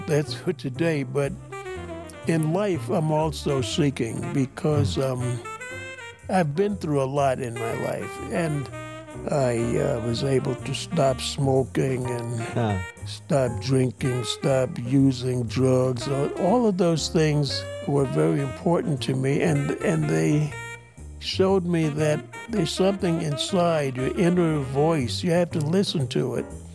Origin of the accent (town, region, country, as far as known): New York, United States; born or raised there